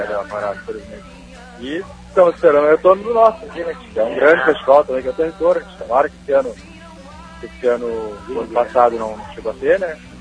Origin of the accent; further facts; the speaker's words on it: Cerrito, Rio Grande do Sul, Brazil; mesmo hoje não residindo mais aqui, mas como é minha terra natal